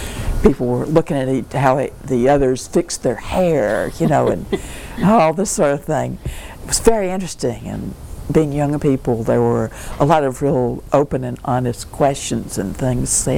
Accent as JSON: {"language": "English", "region": "the South", "country": "United States", "tie": "born or raised there", "said": "if you can imagine growing up in the South where the only black people that were ever referred to or that you ever personally knew were servants"}